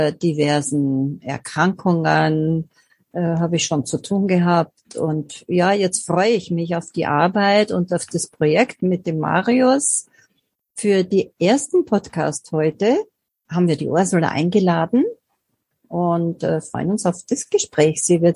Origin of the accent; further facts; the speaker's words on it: Austria; jetzt könnt ihr hören, ich komme auch aus Österreich